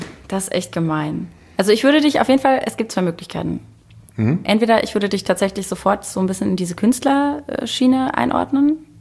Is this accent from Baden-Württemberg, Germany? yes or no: yes; Baden-Württemberg, Germany; Im Odenwald.